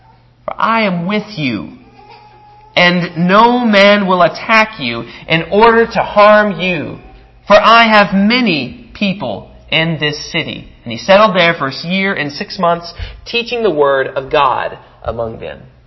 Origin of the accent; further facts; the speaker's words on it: Texas, United States; also born or lived in Guatemala; I'm not a Philadelphia. I'm not from the Northeast. I'm a Texas boy. And now to go from Guatemala up to Philadelphia, I have to say, honestly, I am terrified.